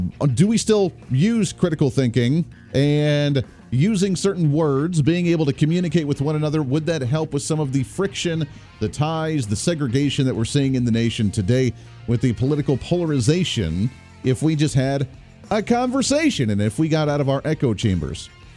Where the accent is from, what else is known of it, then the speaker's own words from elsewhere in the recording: Kansas, United States; One of those here at my home state, the great state of Kansas, all my Kansas folks and Wichita folks